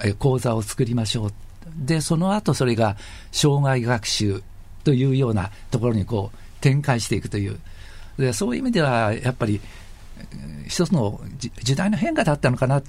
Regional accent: Shizuoka, Japan; 私だけが静岡県の出身 でしかも一番年齢が若いから

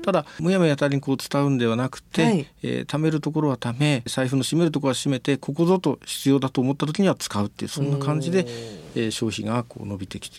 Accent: Ueda, Nagano, Japan; now in Shizuoka, Japan; あのですね私は長野県の、はい上田というところの出身なんですけれども

